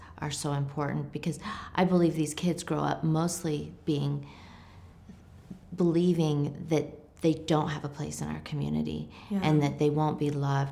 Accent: Provo, Utah, United States; I grew up here.

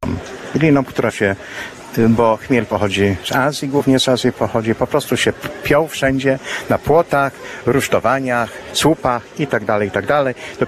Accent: Greater Poland Voivodeship, Poland; ale ja osobiście pochodzę z Wielkopolski.

